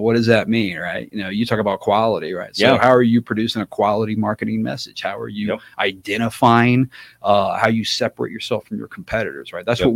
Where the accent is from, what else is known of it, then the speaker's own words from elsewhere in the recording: Baton Rouge, Louisiana, United States; I'm from Baton Rouge. That's where that's where he was at. Yeah, good old Red Stick.